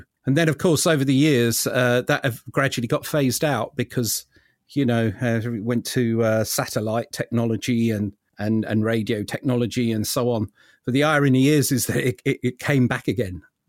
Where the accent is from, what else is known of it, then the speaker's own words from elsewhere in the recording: London, United Kingdom; born there; So, and then I was born in London.